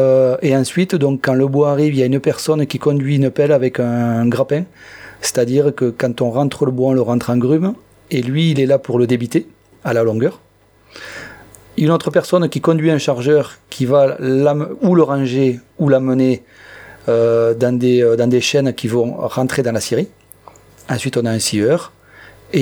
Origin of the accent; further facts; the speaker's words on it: Toulouse, Occitanie, France; now in Lozère, France; Et on n'était pas prédestinés à venir en Lozère, puisque nous, on est de Toulouse.